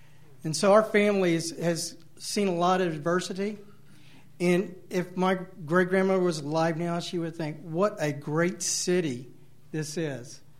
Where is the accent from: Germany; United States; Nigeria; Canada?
United States; Galveston, Texas; Now, I'm a native Texan. I was born in Galveston, but my roots to this city go back almost 150 years.